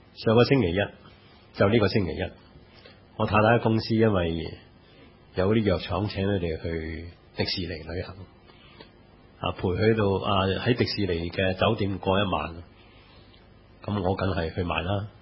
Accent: China; 事實上，我哋中國人好受孔夫子嘅一句說話影響

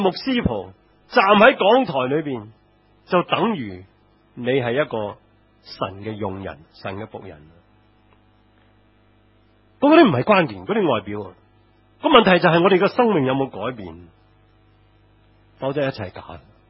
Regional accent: China; 正如我们中国人说狗是长不出象牙的

